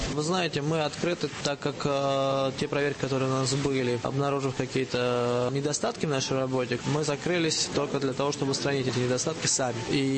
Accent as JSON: {"language": "Russian", "country": "Georgia", "said": "Но я как грузин об этом вам говорю."}